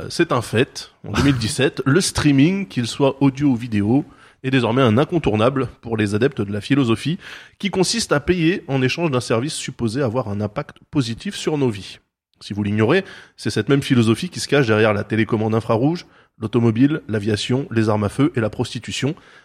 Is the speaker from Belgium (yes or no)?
no; United States; parce que je suis un américain.